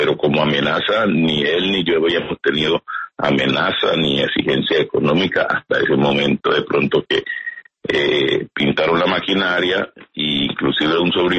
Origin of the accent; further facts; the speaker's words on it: Chocó, Colombia; posteriormente pasé a Montería y hacía 6 meses más o menos estoy en la ciudad de Quibdó, porque nosotros somos del Chocó.